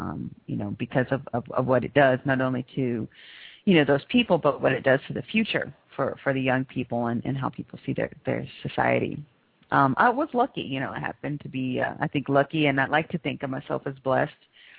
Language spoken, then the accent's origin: English; East Palo Alto, California, United States; Well, I really did grow up in a ghetto, so... It is a typical California, suburb, a poor community called East Palo Alto, California.